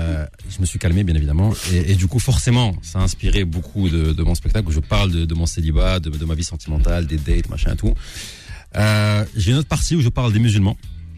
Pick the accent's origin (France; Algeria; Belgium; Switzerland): Algeria; also born or lived in Tunisia; Alors comme je suis algérien, forcément.